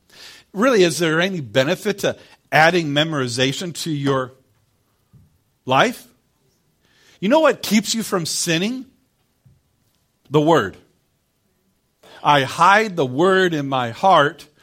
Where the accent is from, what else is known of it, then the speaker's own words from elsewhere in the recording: Detroit, Michigan, United States; I'm from Detroit. I need to become gooder.